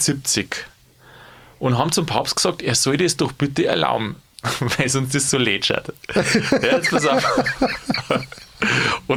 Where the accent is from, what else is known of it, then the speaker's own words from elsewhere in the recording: Bavaria, Germany; ich komme ja aus Niederbayern